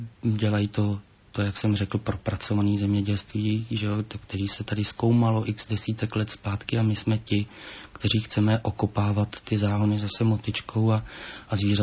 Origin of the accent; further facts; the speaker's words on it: Vysočina Region, Czechia; Tak já pocházím z vesnice u Žďánu nad Sázavou.